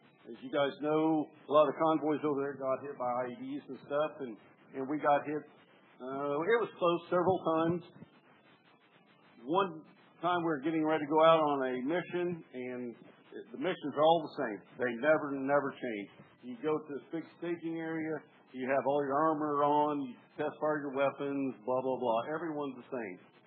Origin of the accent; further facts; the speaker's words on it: Chillicothe, Missouri, United States; As Stan said, I'm from Chillicothe, Missouri.